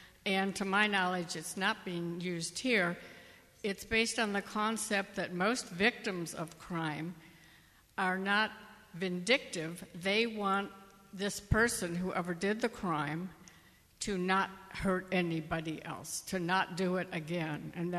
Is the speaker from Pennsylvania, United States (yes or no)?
no; Cleveland Heights, Ohio, United States; I'm from Cleveland Heights.